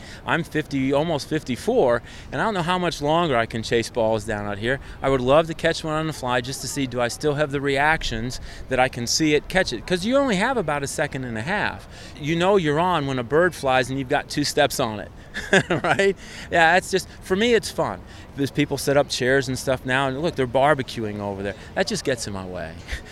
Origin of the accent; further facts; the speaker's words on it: Chicago, Illinois, United States; I grew up in Chicago, and so balls coming out of Wrigley Field, that's just in your blood.